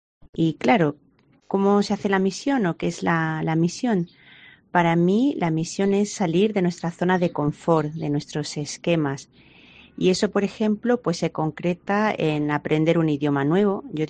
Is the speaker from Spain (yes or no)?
yes; Monesterio, Extremadura, Spain; now in Philippines; soy de Monesterio, Badajoz, y soy misionera desde hace más de 25 años. Actualmente llevo 9 años en Filipinas.